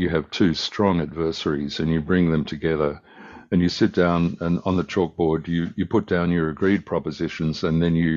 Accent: Australia; also born or lived in England; I grew up in Australia, so I've seen a different society, and I have cousins in England, and I've lived there for a while.

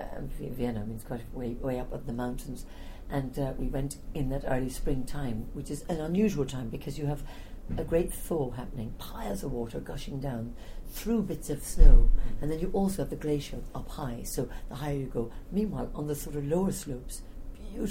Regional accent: Munster, Ireland; when I was growing up in Ireland, part of the North Cork Hunt.

